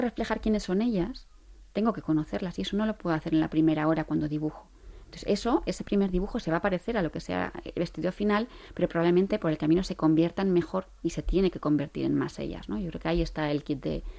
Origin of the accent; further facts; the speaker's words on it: Bilbao, Basque Country, Spain; yo soy de Bilbao. Pero también mi vida está, se desarrolla mucho en Zaragoza, porque mi marido es de Zaragoza y yo voy mucho allí.